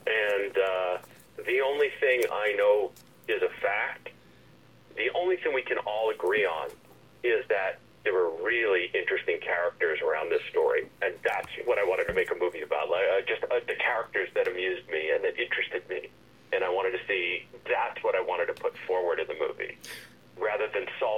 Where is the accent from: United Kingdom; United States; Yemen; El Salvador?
United States; Cambridge, Massachusetts; I'm from Cambridge, and I know this the robbery really well.